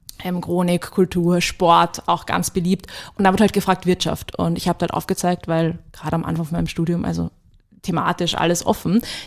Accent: Lower Austria, Austria; ich komme aus Niederösterreich, also ich bin nicht in Wien aufgewachsen.

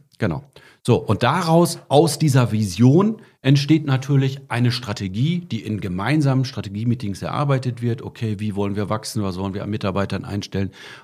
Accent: Bielefeld, North Rhine-Westphalia, Germany; Und ihr wisst ja, ich komme aus Bielefeld

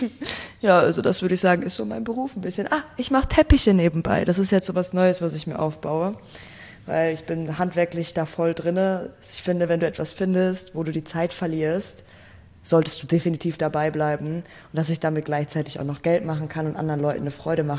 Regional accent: Gelsenkirchen, North Rhine-Westphalia, Germany; now in Berlin, Germany; für mich als Mädchen aus Gelsenkirchen und auch als Türkin, die irgendwie ein bisschen anders ist als alle anderen Türkinnen, die ich bis jetzt kennengelernt hatte, in Berlin ist es wieder anders

